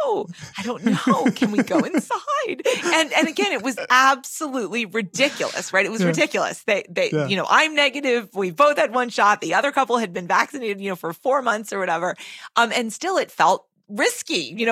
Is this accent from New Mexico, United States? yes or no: no; Massachusetts, United States; and so I'm from Massachusetts and the other one was from North Dakota.